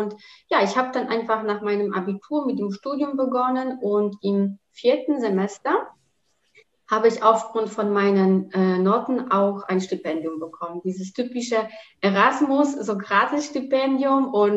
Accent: Poland; moved away as an adult; now in Germany; Ich bin gebürtige Polin und seit circa jetzt so 15, 16 Jahren hier in Deutschland. Ich habe in Polen ganz normal meine Schule gemacht, mein Abi abgeschlossen.

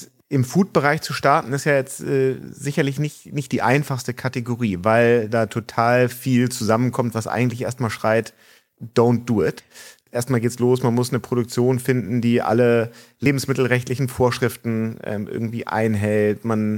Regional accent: Hamburg, Germany; Ich bin ja aufgewachsen hier in Hamburg.

